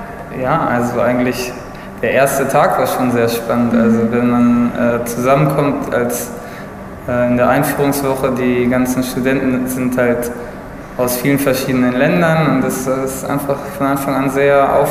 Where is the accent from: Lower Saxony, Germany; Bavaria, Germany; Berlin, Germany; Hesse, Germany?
Lower Saxony, Germany; Hanover; born there; now in Freiburg, Germany; ich bin 27 Jahre, geboren in Hannover und studiere europäische Sprachwissenschaft jetzt in Freiburg im dritten Semester.